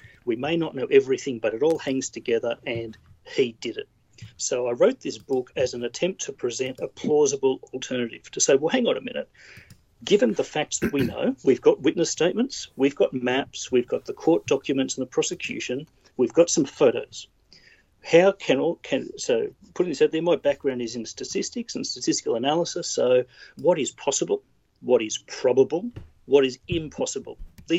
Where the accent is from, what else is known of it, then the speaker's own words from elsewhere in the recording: Melbourne, Victoria, Australia; I grew up in Melbourne, the usual white middle class guy.